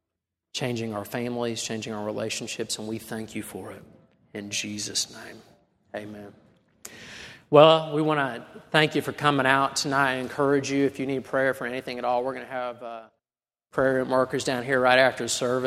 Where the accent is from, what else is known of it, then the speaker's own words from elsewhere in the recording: Oklahoma, United States; I'm not a Mississippi State fan. I'm from Oklahoma. That's